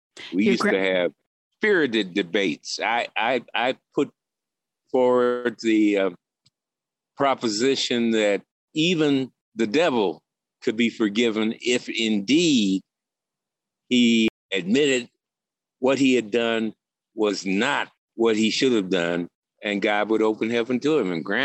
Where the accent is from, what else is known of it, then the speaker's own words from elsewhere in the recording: New Orleans, Louisiana, United States; now in Chicago, United States; people who were started out living and born and raised in New Orleans and ended up in the Windy City, freezing our butts off in the winter